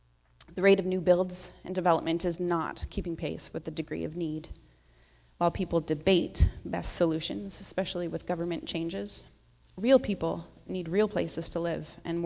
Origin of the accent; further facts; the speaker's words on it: Ancaster, Ontario, Canada; I am from Ancaster originally, and now find myself in Hamilton working for Indwell.